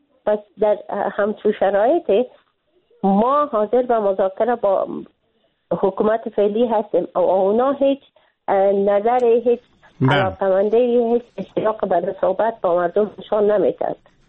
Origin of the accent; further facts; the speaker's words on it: Afghanistan; به عنوان یک افغان، نه به عنوان یک خانم